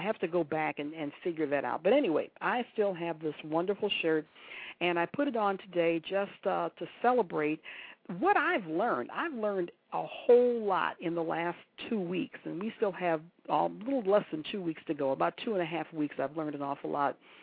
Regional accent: United States; Now, of course, I'm an American, so I was rooting or cheering for the U.S. team this past week

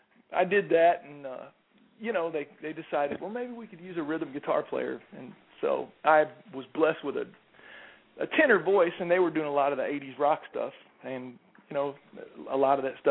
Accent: Illinois, United States; We grew up near St. Louis, about 10 minutes outside of downtown St. Louis in Illinois

